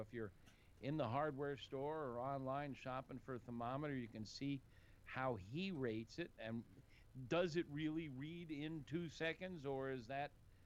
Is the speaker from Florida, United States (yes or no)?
yes; Florida, United States; We are a little thin on fish advice, and that's sad because I was raised in Florida.